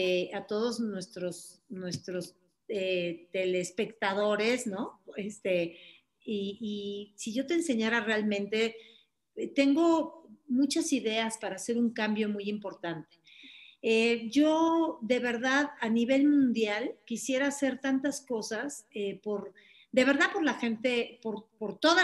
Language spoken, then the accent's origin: Spanish; Mexico City, Mexico; born there; Yo nací en la Ciudad de México y adelante de mí estaba lleno de actores.